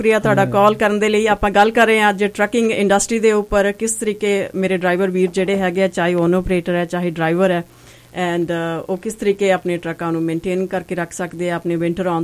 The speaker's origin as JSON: {"language": "Punjabi", "region": "Punjab", "country": "India", "said": "ਮੈਨੂੰ ਬੜਾ ਪ੍ਰਾਊਡ ਹੈ ਕਿ ਮੈਂ ਪੰਜਾਬੀ ਹਾਂ"}